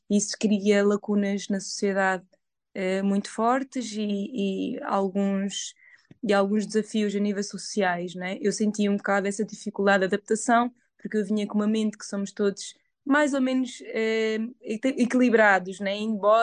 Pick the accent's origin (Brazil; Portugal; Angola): Portugal; Lisbon; born there; Eu nasci em Lisboa, aqui em Portugal, mas a minha mãe é moçambicana.